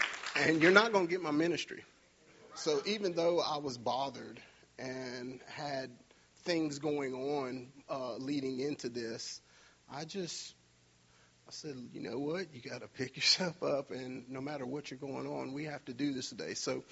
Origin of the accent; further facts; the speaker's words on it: Pineville, Louisiana, United States; I'm 41 years old. I'm from Pineville, Louisiana. I was raised in a two-parent, loving Christian home.